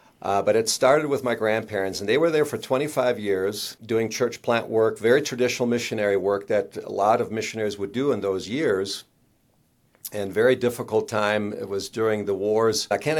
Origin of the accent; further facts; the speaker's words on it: Germany; In fact, I grew up in Germany during those years.